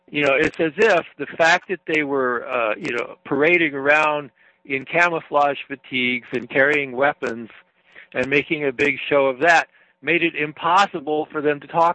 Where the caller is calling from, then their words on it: Florida, United States; in Florida.